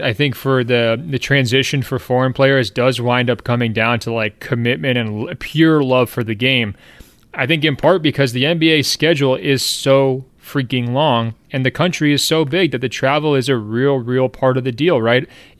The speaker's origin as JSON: {"language": "English", "town": "Treviso", "region": "Veneto", "country": "Italy", "said": "I'm from Treviso, which until the team was closed down in 2011, was arguably one of the basketball meccas in Europe."}